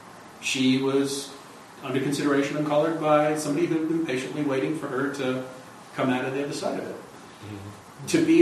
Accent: England, United Kingdom; Yeah, I'm English. I mean, we're born beating the shit out of each other in the nursery.

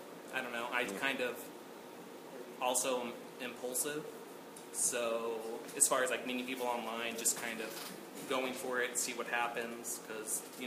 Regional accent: Houston, Texas, United States; moved away as an adult; And I'm from Houston. I only moved here a couple of years ago.

